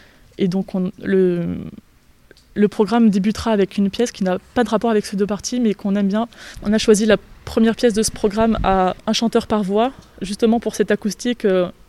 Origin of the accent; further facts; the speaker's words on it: Nouvelle-Aquitaine, France; also born or lived in Lot; Je suis née dans le Lot, mais j'ai grandi plutôt ici, entre Brive-la-Gaillarde et donc ici, au Guillaumeau, très près de Bersac. Donc oui, toute ma famille est d'ici.